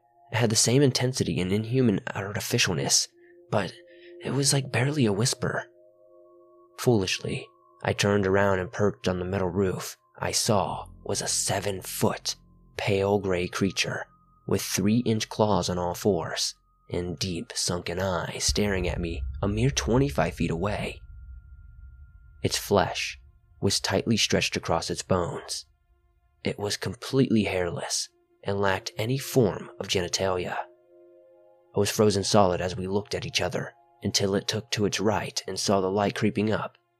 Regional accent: New Jersey, United States; So I grew up in South Jersey, very close to the Pine Barrens.

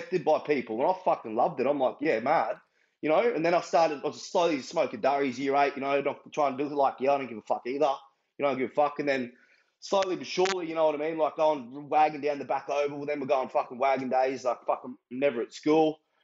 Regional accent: Brisbane, Queensland, Australia; Brisbane, Chermside.

